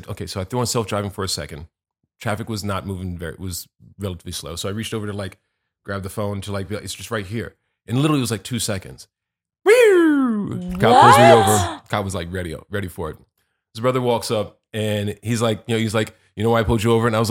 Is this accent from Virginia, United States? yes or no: yes; Virginia, United States; where I grew up in Virginia.